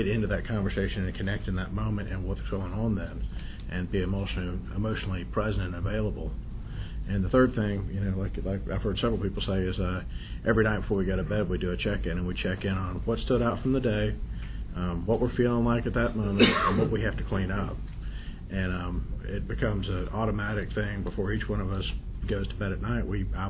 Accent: Memphis, Tennessee, United States; from Memphis, Tennessee, sex lover.

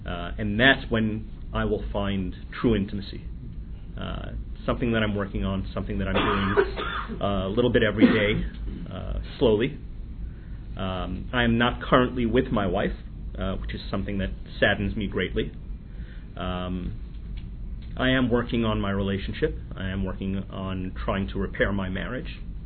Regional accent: New Jersey, United States; I'm a sexaholic from New Jersey.

